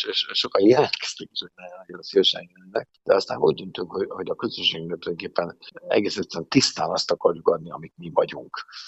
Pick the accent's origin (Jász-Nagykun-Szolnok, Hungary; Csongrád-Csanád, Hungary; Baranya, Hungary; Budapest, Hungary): Budapest, Hungary; hogyha Budapesten a szülővárosomban állt a közönségeni.